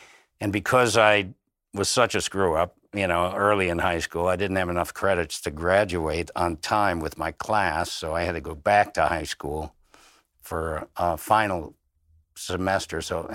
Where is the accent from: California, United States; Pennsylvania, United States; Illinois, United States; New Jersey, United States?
Illinois, United States; Highland Park; also born or lived in Blue Island / Harvey; I was born in Blue Island, Illinois, lived in Harvey, Illinois, and then we moved up to the northern suburbs of Highland Park, and that's where I went to school